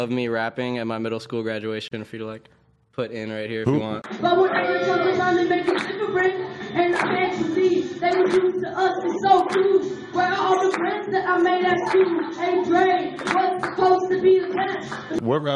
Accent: Appleton, Wisconsin, United States; also born or lived in Boulder, United States; Yeah, born and raised Appleton, Wisconsin. And then I went to Colorado Boulder for a year and moved out here.

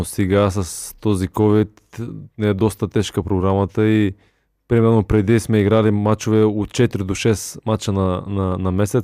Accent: Yambol, Yambol Province, Bulgaria; Аз съм от Ямбол и по принцип на мен ми харесват малките градове.

